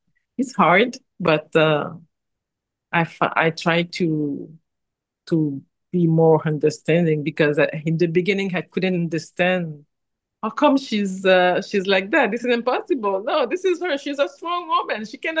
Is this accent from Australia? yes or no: no; Quebec, Canada; first language French; English is a second language; Quebec, Canada. This is like the French part of Canada